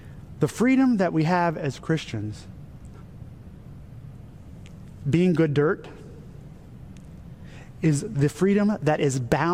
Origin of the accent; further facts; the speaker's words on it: United States; I'm an American, so I have the freedom to do whatever I want, including hurting other people.